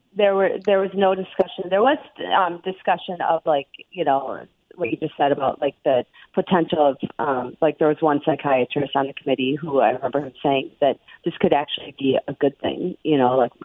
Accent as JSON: {"language": "English", "region": "Midwest", "country": "United States", "said": "because I'm from the Midwest, you know, the middle of America"}